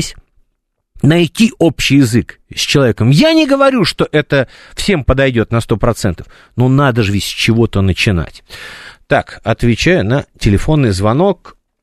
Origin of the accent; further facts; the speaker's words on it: Moscow, Russia; born there; вот я москвич, я родился в Москве, но я безумно люблю Питер